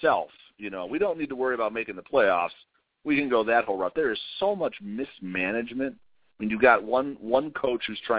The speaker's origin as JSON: {"language": "English", "town": "Chicago", "region": "Illinois", "country": "United States", "tie": "born or raised there", "said": "We are both born and raised in Chicago. We're going to be getting 40 here in a couple of years."}